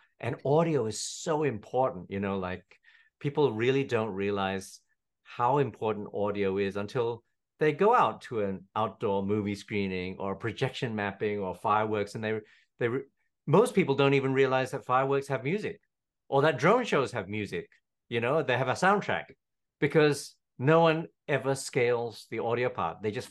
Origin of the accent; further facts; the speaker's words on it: Perth, Western Australia, Australia; moved away as an adult; also born or lived in Petaling Jaya, Malaysia; now in Singapore; moved to Perth, Australia, grew up. And then about 18 or 20 years ago, I moved to Singapore for acting work.